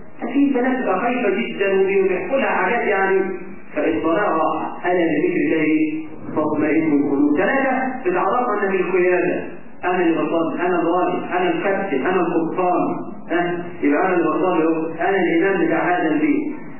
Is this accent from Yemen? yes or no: no; Egypt; إحنا كمصريين